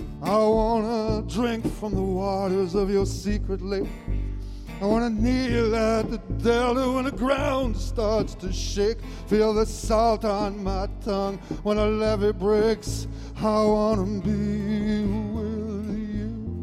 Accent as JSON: {"language": "English", "country": "Canada", "said": "As I said, we're from Canada. We believe, as musicians from Canada"}